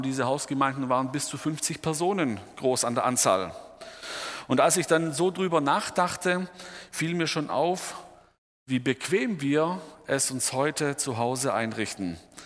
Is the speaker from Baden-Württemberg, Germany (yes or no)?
yes; Baden-Württemberg, Germany; Besonders bei uns im Süden, der Schwabe, der ist hier ganz heikel.